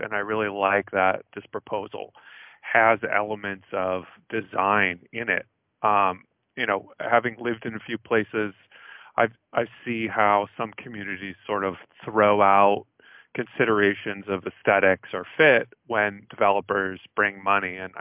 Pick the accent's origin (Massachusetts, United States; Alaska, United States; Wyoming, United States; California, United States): California, United States; I come from Southern California. I love that old LA kind of, you know, Melrose Place, probably dating myself there, style.